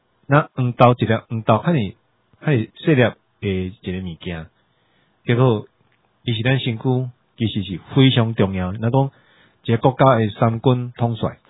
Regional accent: Taiwan; 给他这样受到我们台湾人的热情的交代

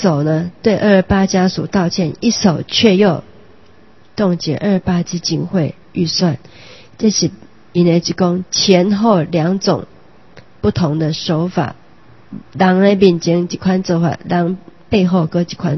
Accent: Taiwan; 就是我们台湾人最怕的最担心的一点，就是恐怖的独裁政权。

